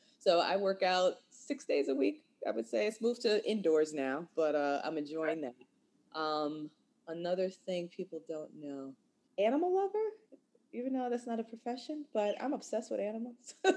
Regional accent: Albany, New York, United States; It was just me, my mother, my father, and my brother growing up in Albany, upstate.

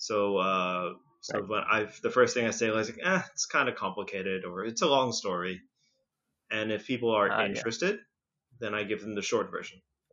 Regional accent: Indonesia; also born or lived in United States; now in Switzerland; my parents are Vietnamese, but I was born in the US, but I grew up in Indonesia, but then I lived in Switzerland for most of my adult life.

